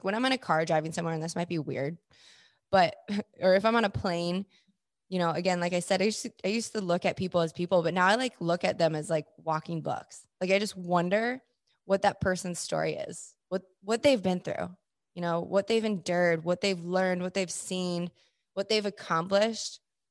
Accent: Fort Collins, Colorado, United States; born there; So I was born in Fort Collins, Colorado on March 26, 1993.

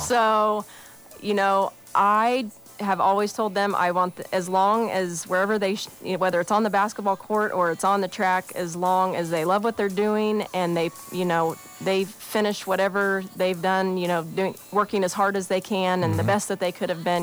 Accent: Junction City, Kansas, United States; it was at Junction City, Kansas. He was from my hometown too

